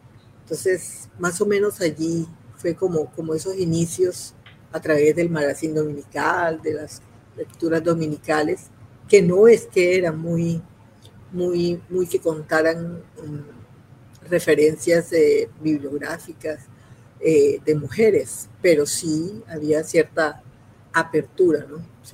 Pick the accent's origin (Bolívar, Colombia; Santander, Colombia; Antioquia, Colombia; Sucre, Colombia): Sucre, Colombia; Majagual; Era yo muy joven en mi pueblo, en Majagual, en un pueblo apartado de Sucre, de La Mojana, que en estos momentos está inundado.